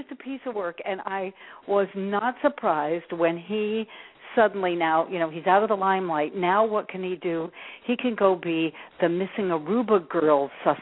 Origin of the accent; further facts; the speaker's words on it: Albuquerque, New Mexico, United States; I grew up in Albuquerque, New Mexico, not far from Utah.